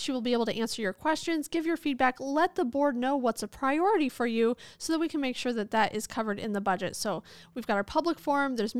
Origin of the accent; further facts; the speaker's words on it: Nebraska, United States; Well, I think growing up in Western Nebraska, it is tradition to go to South Dakota for a family vacation.